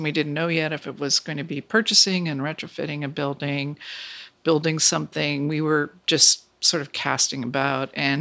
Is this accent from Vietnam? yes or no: no; Canada; I grew up in Canada. I went to, you know, Catholic, mostly private schools.